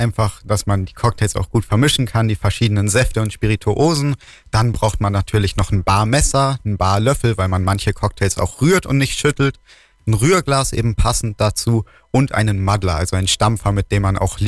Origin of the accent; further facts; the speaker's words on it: Durach, Bavaria, Germany; also born or lived in Kempten; Genau, ich bin in Kempten geboren. Ich lebe in Weidach bei Durach mein ganzes Leben schon.